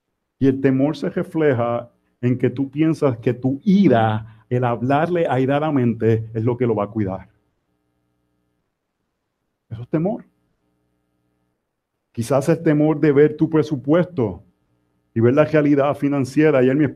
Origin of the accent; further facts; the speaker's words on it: Puerto Rico; Nosotros somos de Puerto Rico original, y cuando vamos a Puerto Rico una vez al año